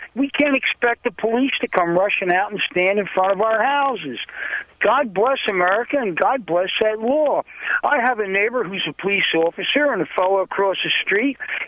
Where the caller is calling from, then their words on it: Philadelphia, Pennsylvania, United States; Well, I'm from Philadelphia, and I'm not pro-gun or pro-drugs or pro-violence